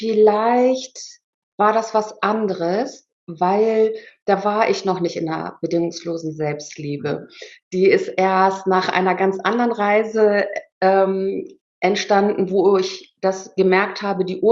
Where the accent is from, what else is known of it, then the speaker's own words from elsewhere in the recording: Germany; born there; ich war ja auch gar keine Ausländerin, ich bin ja in Deutschland geboren